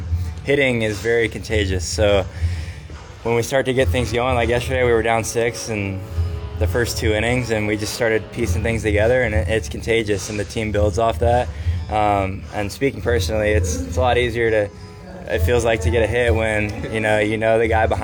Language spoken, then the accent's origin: English; Dallas, Texas, United States; Yeah, so I played hockey all the way up through high school. I loved hockey.